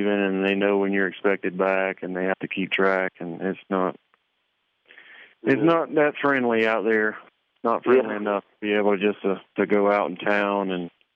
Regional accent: Hawthorne, Florida, United States; Hawthorne, Florida.

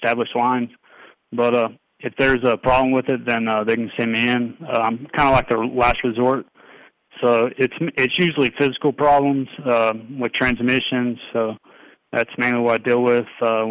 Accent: Taylorsville, North Carolina, United States; I'm from North Carolina, small town, Taylorsville.

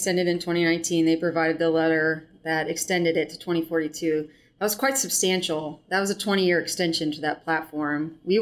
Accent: Virginia, United States; So I'm actually from Virginia. I've lived within probably a 40-mile radius my entire life.

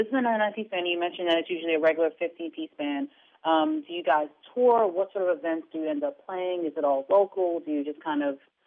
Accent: New York, United States; Which I think is really interesting, considering that I'm from New York, and just I can't deal with the idea that it's possibly colder in D.C. than it is back in my home state.

